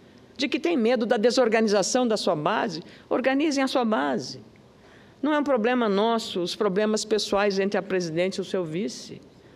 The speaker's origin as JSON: {"language": "Portuguese", "country": "Brazil", "said": "temos orgulho como brasileiros"}